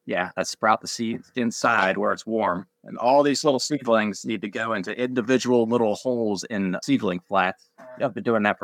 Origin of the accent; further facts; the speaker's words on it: Catonsville, Maryland, United States; I'm from Catonsville. We had a house right by UMBC with a little yard